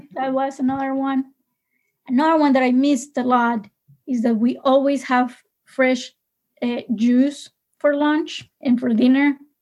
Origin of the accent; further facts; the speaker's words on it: Colombia; Like I grew up in Colombia when we still have guerrillas and narcos.